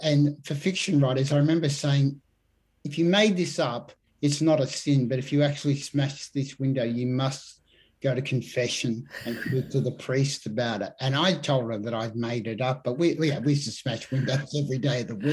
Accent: Richmond, Victoria, Australia; also born or lived in Collingwood; Then we went to Richmond to the Housing Commission. Even the Housing Commission flat we grew up in Richmond is gone. That was replaced by another house. We moved to a house in Collingwood, gone, replaced by the Eastern Freeway.

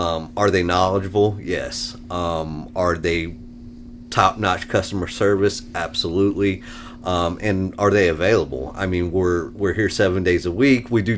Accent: Fayetteville, North Carolina, United States; moved away as an adult; also born or lived in Alaska, United States; So I am from North Carolina, Fayetteville area.

